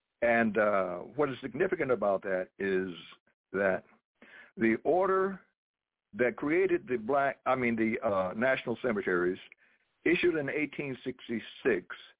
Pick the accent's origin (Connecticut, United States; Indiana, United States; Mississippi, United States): Mississippi, United States; Vicksburg; And so growing up in Vicksburg myself, I never heard of it.